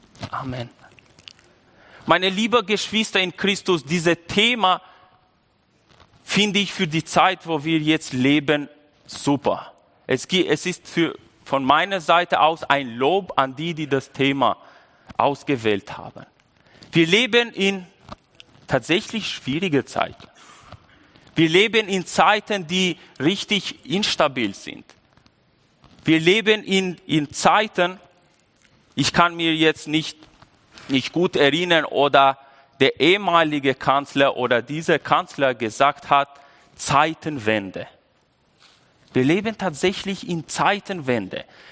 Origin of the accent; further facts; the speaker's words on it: Albania; German is a second language; now in Germany; ich komme aus Albanien, das ist sehr wichtig, weil kann gut sein, dass ich nicht immer den Satz grammatisch korrekt treffe